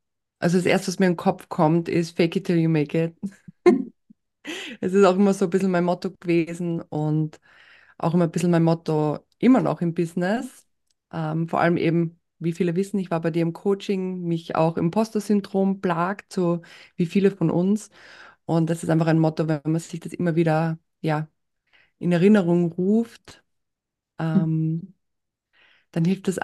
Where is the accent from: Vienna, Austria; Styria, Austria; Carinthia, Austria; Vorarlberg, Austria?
Styria, Austria; Graz; now in England; also dass ich nicht aus Deutschland bin, hört man wahrscheinlich auch an meinem Akzent. Ich bin tatsächlich ursprünglich aus Österreich, aus Graz, und lebe aber seit 4 Jahren in England mit meinem Mann.